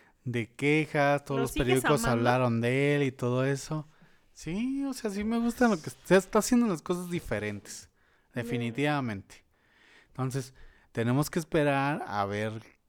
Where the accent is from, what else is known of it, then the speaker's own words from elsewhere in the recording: Mexico; a celebrar que somos mexicanos y todo eso.